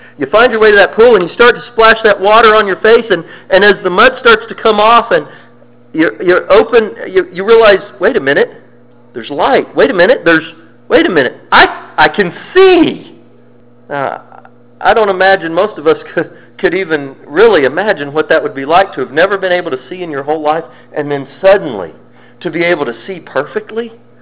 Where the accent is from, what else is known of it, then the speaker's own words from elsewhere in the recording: Colorado, United States; I grew up in Colorado, so we saw snow so much.